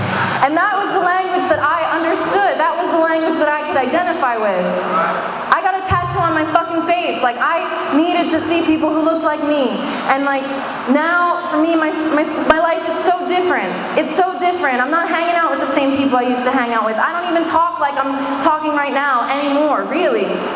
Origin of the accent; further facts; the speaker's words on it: Pittsburgh, Pennsylvania, United States; Because I grew up in Pittsburgh, actually. I'm from Pittsburgh. And just outside of Pittsburgh in Crafton.